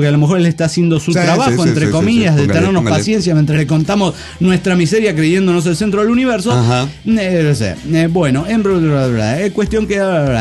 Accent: Sinaloa, Mexico; now in Mexicali, Mexico; Soy un sinaloense que radica en Mexicali.

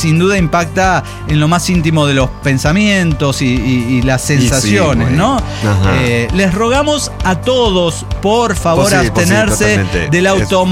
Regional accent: northern Mexico, Mexico; Y los norteños no hablamos así. O sea, es nuestra forma de hablar.

